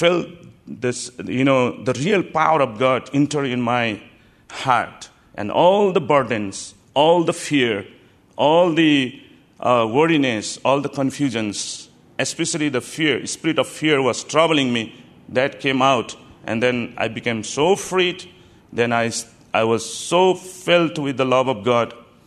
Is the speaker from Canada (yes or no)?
no; Bhutan; I was the first son in my family, and I am from Bhutan. Bhutan is a very tiny country, north of India and south of China, sandwiched between China and India. It's a very tiny country and almost 85% Buddhism.